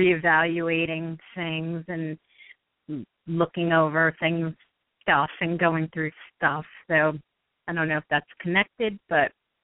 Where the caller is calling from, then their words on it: New Jersey, United States; I'm calling from New Jersey.